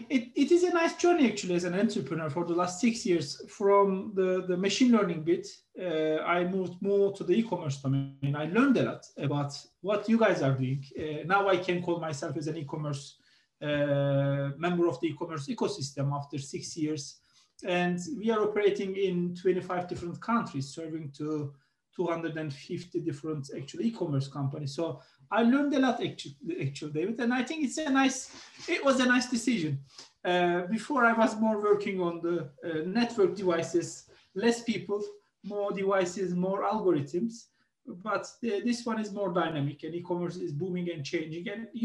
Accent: Turkey; now in London, United Kingdom; I'm based in London now, in Ireland, Germany, and Turkey. I'm from Turkey originally

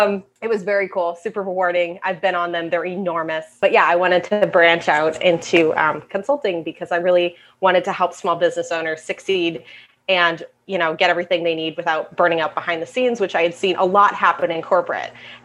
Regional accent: Massachusetts, United States; I'm normally from Massachusetts, but I'm hiding at my mother-in-law's down in Florida, which we are loving.

